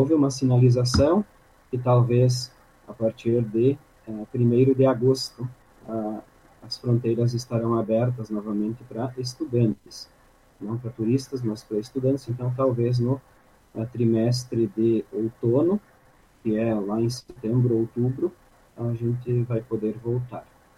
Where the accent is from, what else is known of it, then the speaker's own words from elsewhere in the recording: Pinhalzinho, Santa Catarina, Brazil; Sou natural de Pinhalzinho, Santa Catarina, pertinho daqui, 110 quilômetros